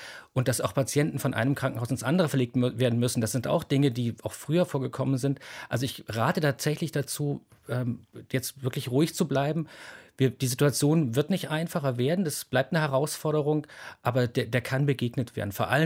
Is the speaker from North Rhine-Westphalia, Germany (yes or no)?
no; Thuringia, Germany; born there; now in Berlin, Germany; Ich bin selber gebürtiger Thüringer, von daher ist das, obwohl ich schon lange in Berlin lebte, natürlich interessant, was irgendwie in Thüringen passiert.